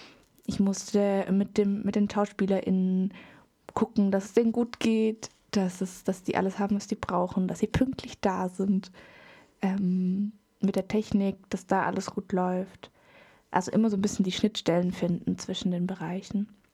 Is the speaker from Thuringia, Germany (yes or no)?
no; Schwäbisch Hall, Baden-Württemberg, Germany; ich bin aus Schwäbisch Hall